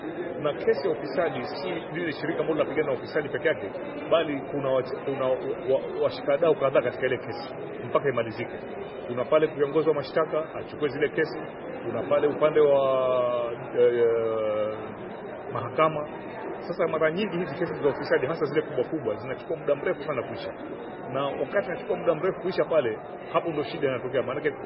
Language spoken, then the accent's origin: Swahili; Kenya; kule kwetu Kenya